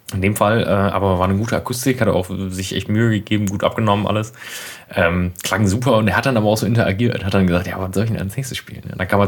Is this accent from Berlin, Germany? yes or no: yes; Berlin, Germany